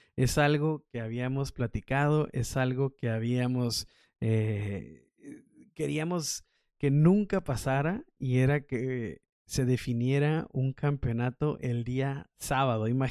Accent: Mexico; Yo la verdad estoy a favor del de casa, soy mexicano, quiero el Gran Premio de México.

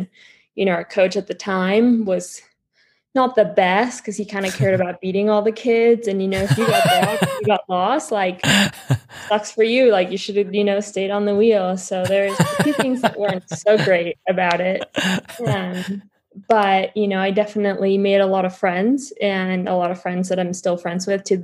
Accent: Patagonia, Argentina; English is a second language; now in United States; when I was in Argentina, I grew up in the Patagonia. So the outdoors was really a way of life.

